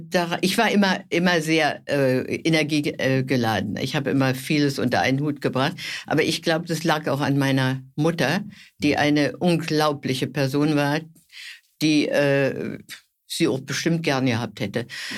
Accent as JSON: {"language": "German", "region": "Berlin", "country": "Germany", "tie": "born there", "said": "Ich bin Berlinerin, bin hier geboren und bin 87 Jahre alt."}